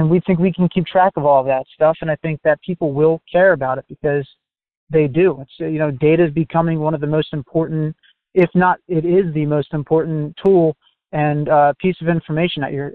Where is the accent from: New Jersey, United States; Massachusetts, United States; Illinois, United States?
New Jersey, United States; I'm from New Jersey still